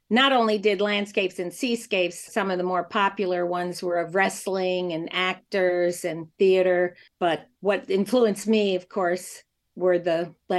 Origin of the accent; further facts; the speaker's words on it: Queens, New York, United States; I mean, I grew up on Long Island in Queens, and we literally moved to the beach for like the whole summer.